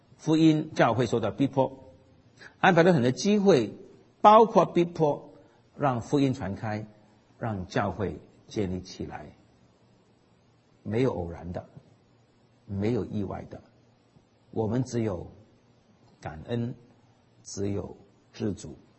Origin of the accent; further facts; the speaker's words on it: Hong Kong; 我的父母亲是在1949年前后到香港，所以我的确是在一个殖民地长大的。我念中学的时候，我们的学校学校的名字是伊丽莎白中学 Queen Elizabeth School